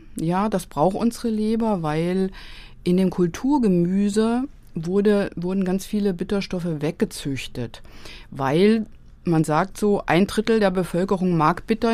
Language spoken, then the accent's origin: German; Oberbeisheim, Hesse, Germany; Ich bin auf dem Land aufgewachsen, in Oberbeisheim.